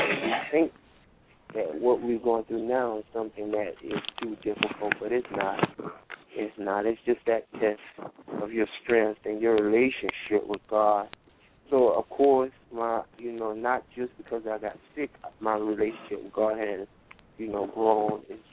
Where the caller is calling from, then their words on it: South Carolina, United States; I was calling from South Carolina.